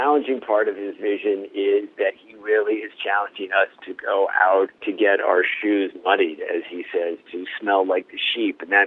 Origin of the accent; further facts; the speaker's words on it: United States; it forces me as an American, but as a human being, to look at the way I live